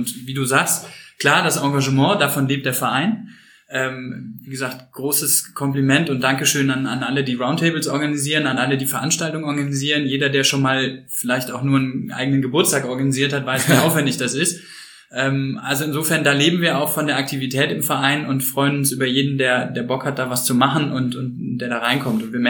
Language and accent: German; Cologne, North Rhine-Westphalia, Germany; Als Kölner muss ich jetzt Bier sagen